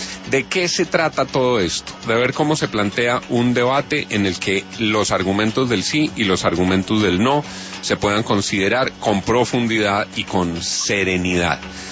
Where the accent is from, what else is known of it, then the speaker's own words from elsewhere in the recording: Colombia; como colombiano